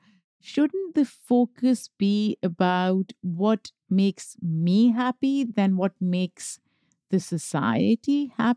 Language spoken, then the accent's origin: English; Pakistan; Look, I grew up in Pakistan. Keeping your skin light is one of the biggest obsessions.